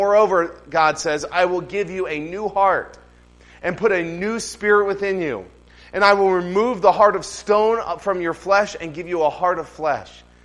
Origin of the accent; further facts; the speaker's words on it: Bel Air, Maryland, United States; I grew up in Maryland. I went to Calvary Baptist Church in Bel Air, Maryland.